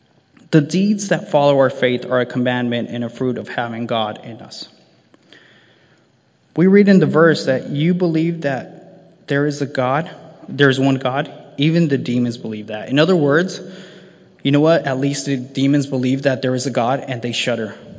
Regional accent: Ecuador; He was like, in Ecuador, because I'm from Ecuador. So in Ecuador, there are a lot of kids that work cleaning your shoes.

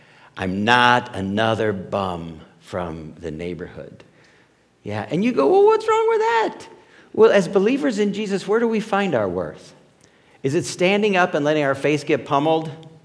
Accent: Cleveland, Ohio, United States; And I was talking to a guy, and he's in Pittsburgh, and he found out I was from Cleveland, and he swore at me and hung up.

